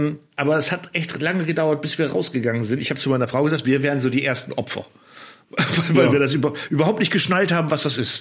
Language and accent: German; Frisia, Germany; ich als Friese, ich bin ja die 033 Bierflaschen gewohnt.